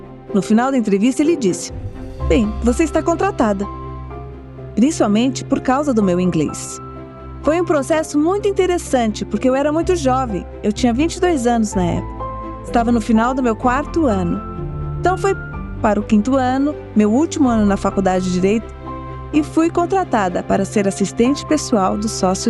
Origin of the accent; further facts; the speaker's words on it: São Paulo, Brazil; Sou paulistana, nascida e criada em São Paulo.